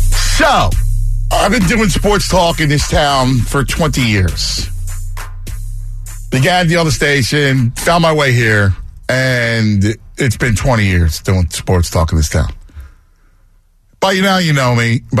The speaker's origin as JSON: {"language": "English", "town": "Philadelphia", "region": "Pennsylvania", "country": "United States", "accent": "Philadelphia", "said": "I found myself somehow doing sports talk radio, even though I have a bad Philadelphia accent."}